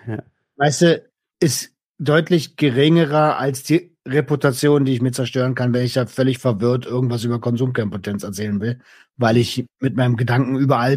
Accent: Berlin, Germany; Ja, meine Heimatstadt und dann am Brandenburger Tor sprechen zu dürfen.

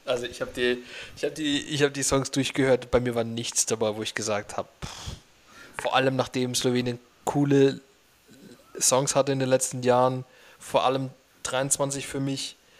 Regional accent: Finland; ich komme aus Finnland

